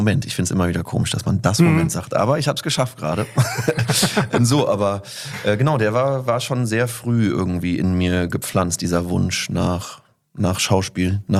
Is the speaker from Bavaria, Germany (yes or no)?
no; Berlin, Germany; also wir sind relativ prekär in Kreuzberg aufgewachsen